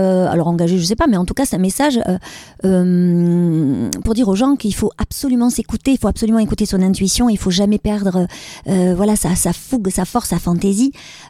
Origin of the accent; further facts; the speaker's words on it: Marseille, Provence-Alpes-Côte d'Azur, France; also born or lived in Andalusia; le sud de la France, puisque je suis marseillaise, mais le sud de l'Espagne, puisque je viens d'Andalousie aussi